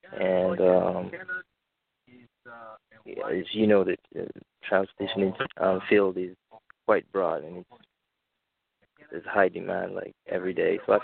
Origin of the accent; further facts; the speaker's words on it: Tanzania; now in United States; from UNF. I'm a graduate student, and I come from Tanzania, and that's where I did my undergrad studies in civil engineering.